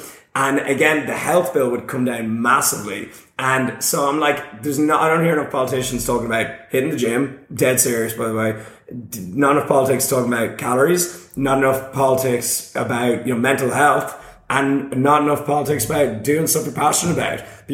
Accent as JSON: {"language": "English", "country": "Ireland", "said": "How's it going? I'm good. I'm from Ireland."}